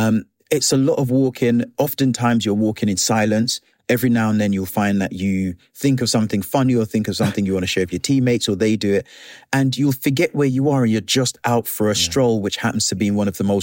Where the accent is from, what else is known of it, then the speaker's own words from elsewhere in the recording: London, United Kingdom; also born or lived in Jamaica; I'm black. I'm from Jamaica. I grew up in London.